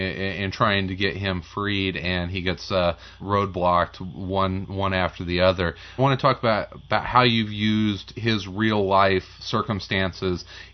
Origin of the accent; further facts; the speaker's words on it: Marion, Illinois, United States; I'm from Marion, Illinois